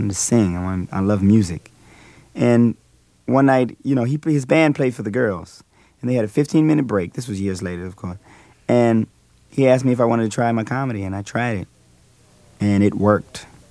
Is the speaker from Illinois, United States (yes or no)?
no; Washington, District of Columbia, United States; I grew up in D.C., Washington, D.C.